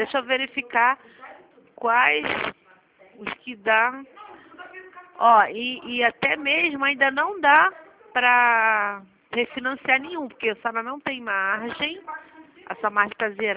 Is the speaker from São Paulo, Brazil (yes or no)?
no; Rio de Janeiro, Brazil; eu sou aqui do Rio de Janeiro